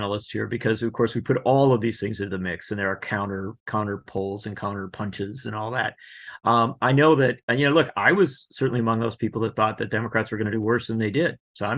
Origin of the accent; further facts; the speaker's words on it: Wisconsin, United States; In Western Wisconsin, in my home state